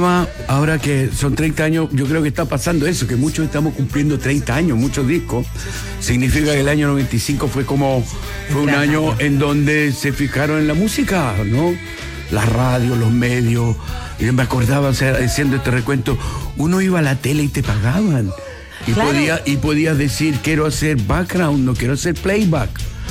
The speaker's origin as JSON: {"language": "Spanish", "country": "Brazil", "moved": "yes", "said": "cuando yo me vine de Brasil, año 91, que empecé a llegar, venir"}